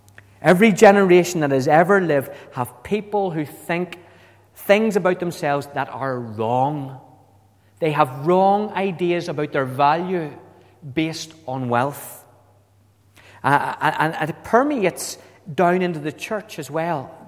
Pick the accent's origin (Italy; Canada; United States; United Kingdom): United Kingdom; Northern Ireland; We come from Northern Ireland, and no matter how you've been raised in this part of Northern Ireland, you will have false beliefs somewhere embedded back there, a prejudice about either what side of the Protestant-Catholic divide you come from.